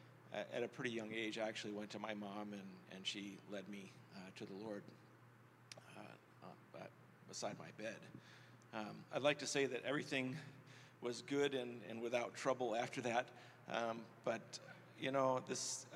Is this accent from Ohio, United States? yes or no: no; Indiana, United States; So I grew up actually in Indiana. My parents were believers, and I went to church every day, every Sunday.